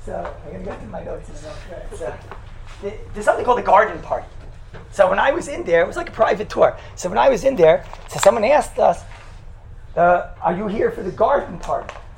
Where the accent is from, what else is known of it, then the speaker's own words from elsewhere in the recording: New York, United States; No, sorry, man, I'm from New York.